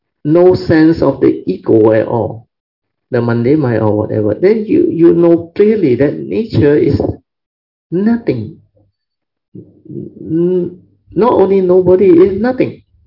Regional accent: Malaysia; explained to them we are from Malaysia.

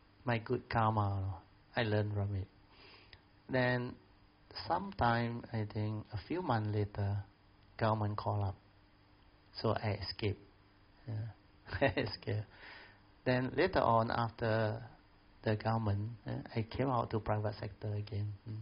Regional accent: Alor Setar, Kedah, Malaysia; And I was sent to Penang, where my hometown is in Alostar.

